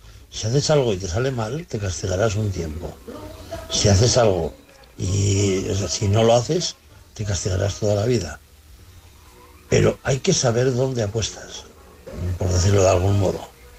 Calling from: Bilbao, Basque Country, Spain; de Bilbao.

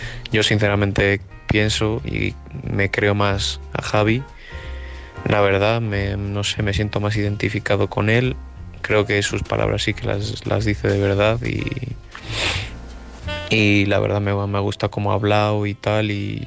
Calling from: Castile and León, Spain; Que, bueno, somos de Castilla y León

